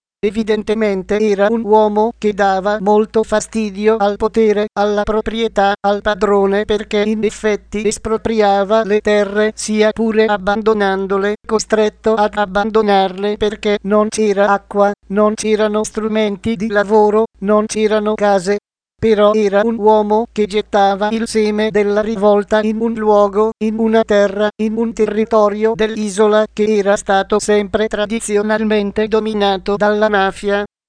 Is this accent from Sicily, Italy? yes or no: yes; Sicily, Italy; una cosa molto bella che io da siciliano non condivido